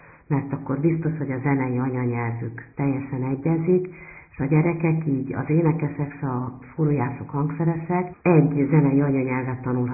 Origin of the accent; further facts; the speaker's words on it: Tolna, Hungary; Én gyermekkoromban egy Tolna megyébe betelepített bukovinai székely familiába nőttem föl.